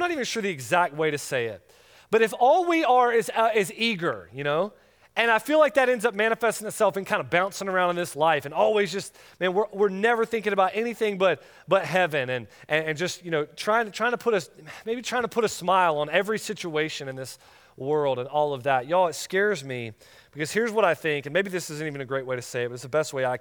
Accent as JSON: {"language": "English", "region": "Florida", "country": "United States", "tie": "born or raised there", "said": "I grew up in North Florida, and at that time in the 80s"}